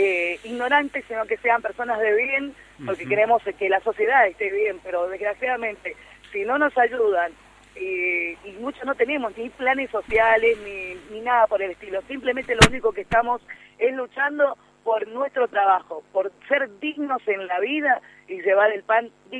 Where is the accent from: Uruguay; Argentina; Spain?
Argentina; San Rafael, Mendoza; yo soy de San Rafael, chicos, yo soy de San Rafael, Mendoza